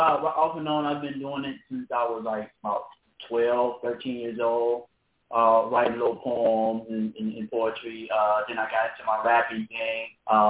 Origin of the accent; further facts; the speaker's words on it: Florida, United States; Growing up in Central Florida, my mom was a Jehovah's Witness, and we weren't allowed to associate with a lot of the kids at school.